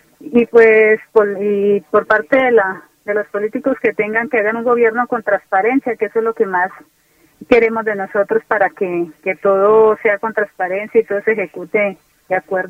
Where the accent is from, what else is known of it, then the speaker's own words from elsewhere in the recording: Vichada, Colombia; yo soy una bichadense, nacida y criada aquí en el Bichada, como muchos de ellos. Y igual pues soy una colombiana más